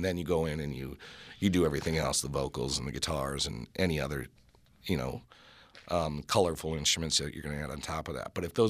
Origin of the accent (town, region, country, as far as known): Oconomowoc, Wisconsin, United States